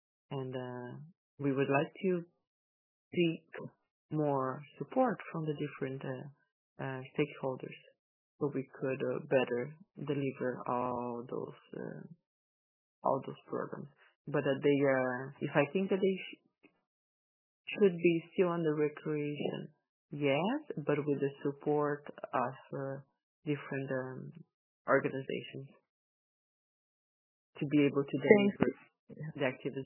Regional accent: Brazil; moved away; I'm originally from Brazil.

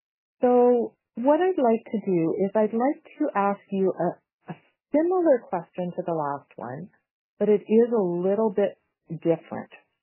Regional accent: Whitehorse, Yukon, Canada; I'm from the Yukon from Whitehorse.

